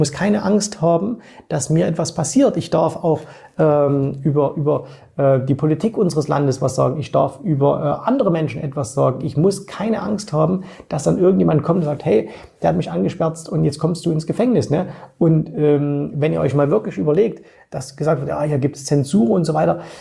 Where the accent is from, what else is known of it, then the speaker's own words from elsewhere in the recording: East Germany, Germany; Ich bin ja im Osten aufgewachsen. Als ich 18 war, war das glücklicherweise vorbei.